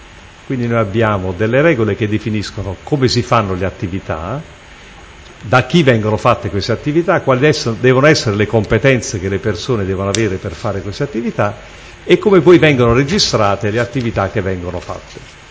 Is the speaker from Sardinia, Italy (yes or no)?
no; Florence, Tuscany, Italy; born there; now in Taranto, Italy; Sono nato a Firenze il 21/10/1961 e abito a Taranto in via Lazio 111.